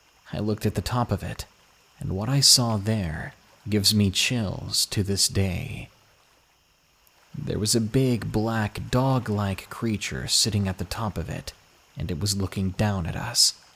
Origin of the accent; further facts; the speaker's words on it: Massachusetts, United States; It was February, in my home state of Massachusetts. We're no strangers to snow.